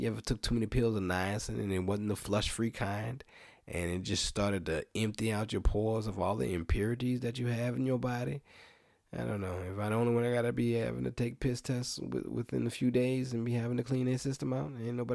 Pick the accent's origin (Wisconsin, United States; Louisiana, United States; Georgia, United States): Louisiana, United States; New Orleans; I picked it back up because I'm from New Orleans, man. Seafood is our thing, man.